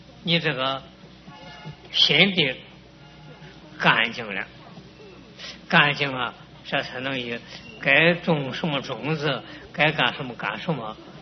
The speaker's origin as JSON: {"language": "Chinese", "country": "China", "said": "我是个中国人"}